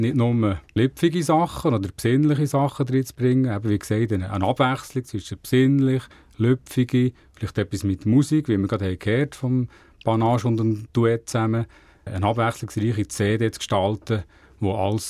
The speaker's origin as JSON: {"language": "German", "town": "Brienz", "region": "Bern", "country": "Switzerland", "tie": "born or raised there", "also_born_or_lived": "Oberburg", "said": "Die Orte Brienz, wie wir schon mehrmals gehört, das ist mein Geburtsort, wo ich eine schöne Kindheit erleben durfte. Oberburg, respektive Region Burgdorf, dort bin ich zur Schule gegangen, habe noch eine Zeit lang gelebt mit meiner Familie"}